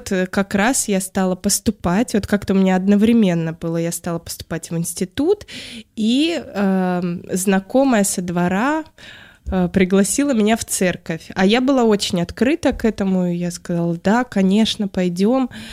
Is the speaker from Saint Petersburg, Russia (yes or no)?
yes; Saint Petersburg, Russia; Так, я из Санкт-Петербурга, здесь прожила всю свою жизнь.